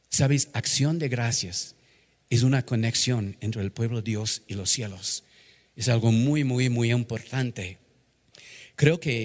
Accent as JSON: {"language": "Spanish", "country": "United States", "said": "marco 400 años, aniversario de esta celebración del Día de Gracias en mi país. Y este fue celebrado la primera vez en Massachusetts, en la ciudad de Plymouth, en 1621."}